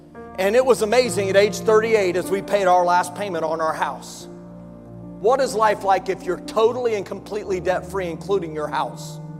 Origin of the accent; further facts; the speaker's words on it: Indiana, United States; I grew up in Indiana, and in the wintertime, it's frozen ground.